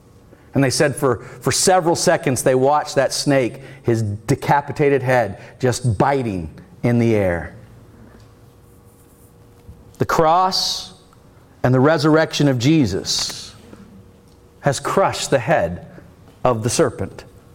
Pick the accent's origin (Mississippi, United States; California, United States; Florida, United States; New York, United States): Florida, United States; Cocoa; When I was a boy growing up in Cocoa, Florida, I went to Saturn Elementary School.